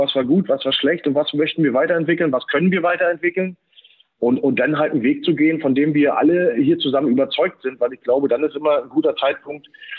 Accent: Germany; ich bin ja in der DDR groß geworden, auf der KHS

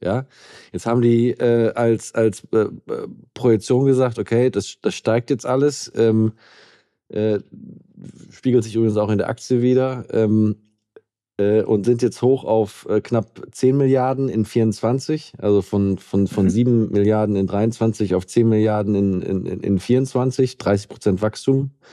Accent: Osnabrück, Lower Saxony, Germany; in meiner Heimatstadt Osnabrück

